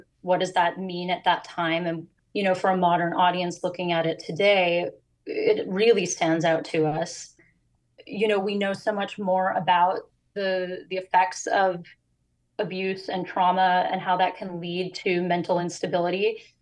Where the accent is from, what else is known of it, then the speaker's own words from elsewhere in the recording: Milwaukee, Wisconsin, United States; Well, I grew up in Milwaukee, Wisconsin.